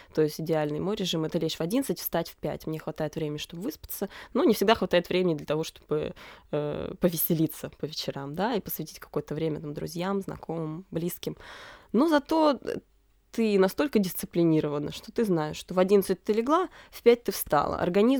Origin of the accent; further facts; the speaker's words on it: Mezhdurechensk, Kemerovo Oblast, Russia; moved away as an adult; now in Novosibirsk, Russia; Я жила в маленьком городе, я из Междуреченска.